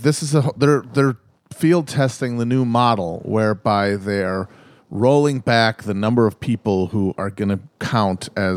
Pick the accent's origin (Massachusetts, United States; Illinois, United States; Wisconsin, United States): Wisconsin, United States; Senator from my former state, my home state of Wisconsin, Ron Johnson, was speaking to a group of students.